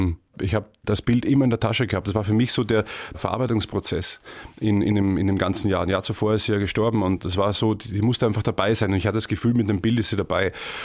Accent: Austria; now in Germany; Ich meine, ich bin aus Österreich geflüchtet, um meinen Sport weiter treiben zu können.

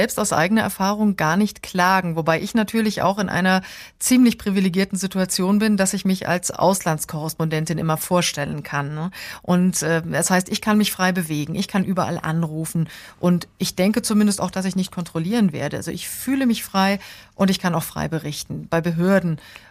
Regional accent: Germany; moved away as an adult; now in Johannesburg, South Africa; da muss man sich dran gewöhnen, wenn man als Deutscher dann hierher zieht

